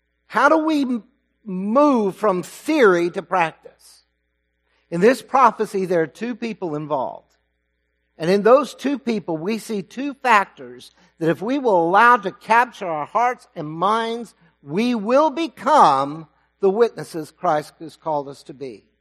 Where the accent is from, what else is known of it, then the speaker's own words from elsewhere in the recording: Texas, United States; I am a Texan who had never seen a longhorn up close.